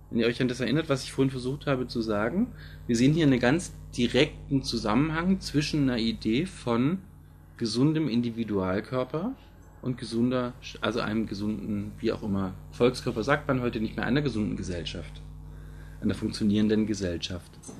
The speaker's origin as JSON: {"language": "German", "region": "Baden-Württemberg", "country": "Germany", "said": "ich muss vielleicht dazu sagen, ich komme aus Baden-Württemberg."}